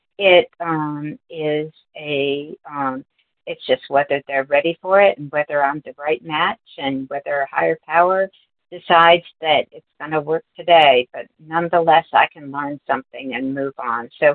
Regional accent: Manassas, Virginia, United States; Hi, this is … I'm from Manassas, Virginia.

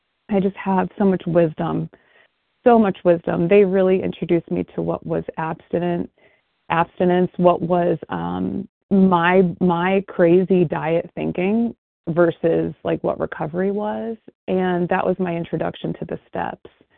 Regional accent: Akron, Ohio, United States; I'm from Akron. I'm from Ohio, and it's a snow globe here right now.

